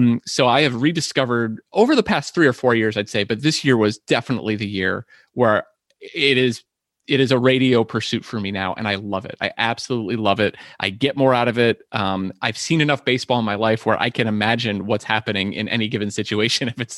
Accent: Detroit, Michigan, United States; now in Ohio, United States; I would watch TBS when I moved away from Detroit and watch the Braves games and everything. But now, I have MLB TV. I could watch basically any game. We're only blacked out here in Ohio from a couple of teams.

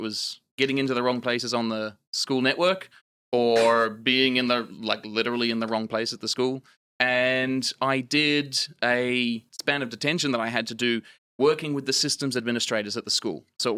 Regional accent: Outback, Australia; So I grew up in the Australian outback, if you can't tell of my accent, not an American.

